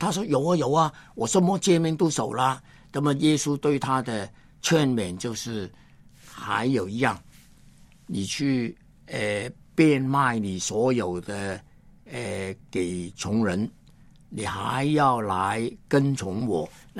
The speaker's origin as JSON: {"language": "Chinese", "country": "China", "said": "那天神，一个我们中国人一直讲的话，请你评论评论，冰封三尺，非一日之寒。"}